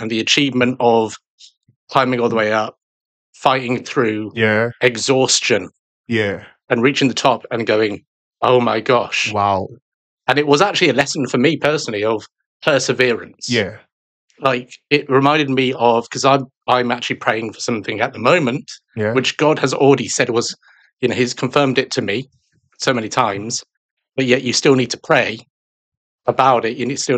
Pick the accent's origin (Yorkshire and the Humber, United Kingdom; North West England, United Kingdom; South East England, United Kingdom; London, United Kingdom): London, United Kingdom; I'm actually a Londoner. I'm from London, and I was put into social care as a baby.